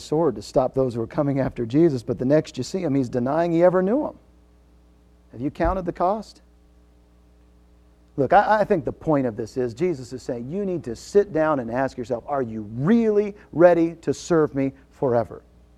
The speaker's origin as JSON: {"language": "English", "region": "Washington", "country": "United States", "tie": "born or raised there", "said": "I've watched several places where I grew up in Washington where a guy, you know, on a whim decided he's going to build a shed"}